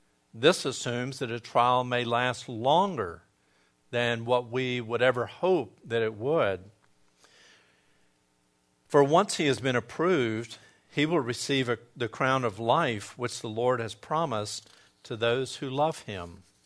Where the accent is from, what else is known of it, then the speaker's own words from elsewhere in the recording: Gadsden, Alabama, United States; I went to my hometown of Gadsden.